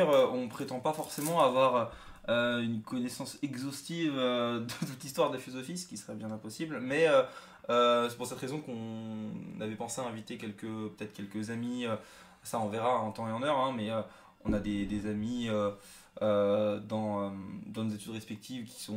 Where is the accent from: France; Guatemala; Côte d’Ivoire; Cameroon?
France; accent: French; avec mon accent bien français.